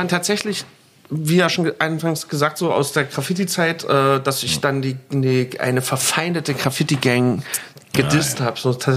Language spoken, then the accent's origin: German; Leipzig, Saxony, Germany; ich bin eigentlich aus so ein richtiges ostdeutsches Plattenbaukind. Ich bin in Grünau in Leipzig aufgewachsen. Das ist so ein Plattenbaugebiet, so vergleichbar mit Berlin-Marzahn, auch fast so groß.